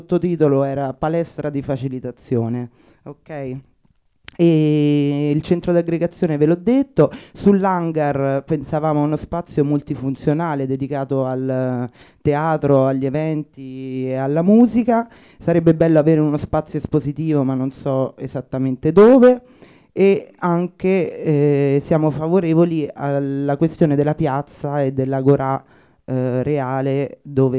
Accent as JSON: {"language": "Italian", "town": "Rome", "region": "Lazio", "country": "Italy", "tie": "born or raised there", "said": "Io sono di Ottavia, sono cresciuta in zona"}